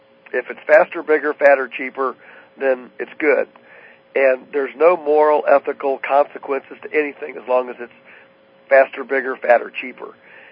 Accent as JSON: {"language": "English", "country": "United States", "also_born_or_lived": "Venezuela", "said": "being American, of course, we were prime targets for the communist instigated rebels."}